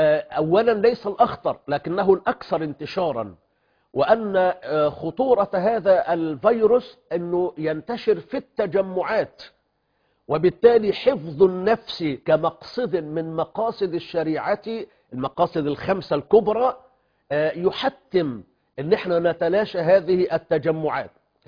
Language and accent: Arabic; Egypt; إغلاق المساجد عندنا في مصر وفي غير بلادنا في بلاد المسلمين الأخرى